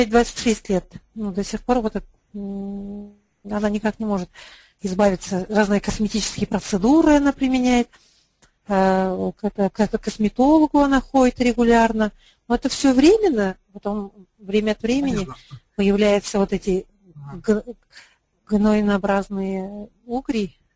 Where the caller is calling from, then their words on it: Uralsk, West Kazakhstan Region, Kazakhstan; я из Уральска.